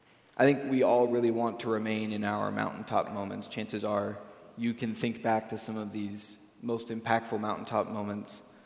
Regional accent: Arlington, Texas, United States; the church I grew up in Arlington did the Central Texas Conference Youth Mission Trip every year

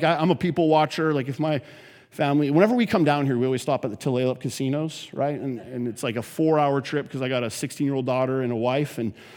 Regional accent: Canada; I'm from Canada, so I can come down here and make fun of Americans because then I get to go back to Canada.

